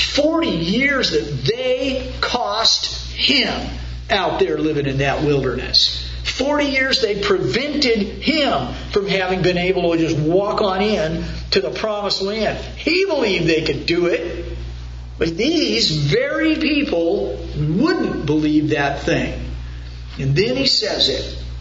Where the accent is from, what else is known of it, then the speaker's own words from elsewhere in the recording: United States; We've lived all of our lives in the United States of America.